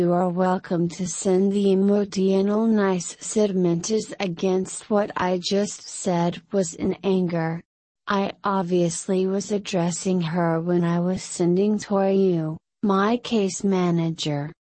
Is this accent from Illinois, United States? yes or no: no; San Bernardino, California, United States; born there; I was born on September 1, 1965 in San Bernardino, California.